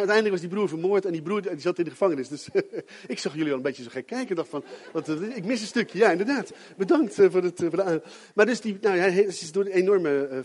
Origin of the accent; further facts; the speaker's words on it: Gouda, South Holland, Netherlands; in de stad waar ik vandaan kom, waar ik geboren ben, Gouda